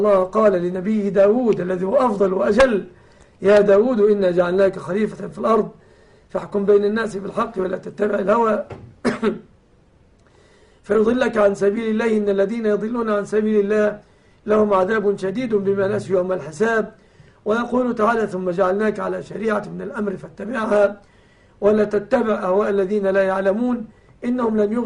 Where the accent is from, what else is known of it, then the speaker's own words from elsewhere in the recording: Egypt; كما أسأل الله أن يحفظ بلادنا مصر أمنة مطمئنة وسائر